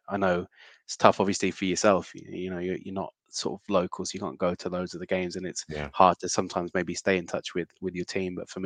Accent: Birmingham, West Midlands, United Kingdom; I was born about 10 minutes away from the ground, from Villa Park, where we play. I was born and raised in Birmingham, where Villa are from

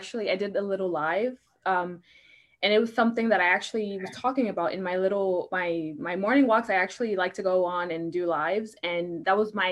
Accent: New Jersey, United States; Basically, I came from New Jersey, and I have bipolar disorder

